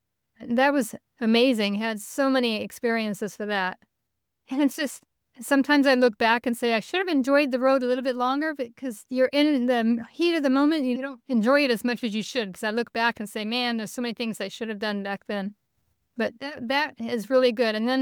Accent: Hawaii, United States; I grew up in Hawaii, and my mom and dad were avid golfers

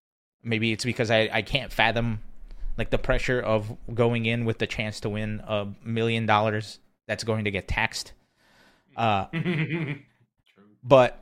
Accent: Brazil; I grew up in Brazil, right? So I was watching Senna do his thing at the time, Ayrton Senna.

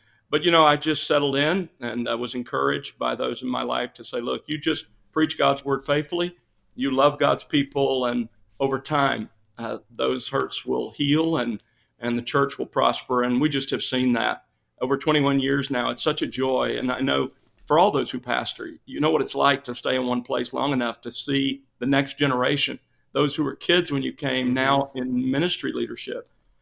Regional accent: Mobile, Alabama, United States; I am from Mobile, Alabama, originally, and kind of like your family, from a large family. I'm the youngest of 10 children.

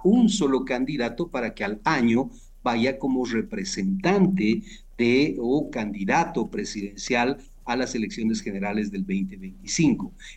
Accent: Bolivia; como bolivianos nos sentimos, pienso yo, que en este momento muy acongojados, porque esto demuestra la debilidad de la democracia en nuestro país

